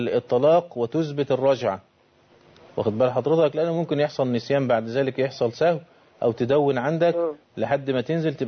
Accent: Egypt

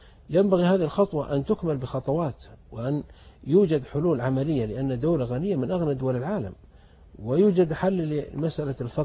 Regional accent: Saudi Arabia; أن لما مثل عندنا في السعودية أتكلم في إنجازات كبيرة

